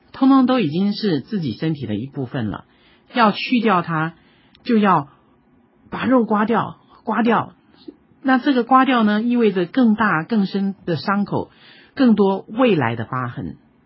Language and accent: Chinese; Taiwan; 像我们都是在台湾出生的一代，然后呢从小学开始念书，一直到大学啊、工作啊等等等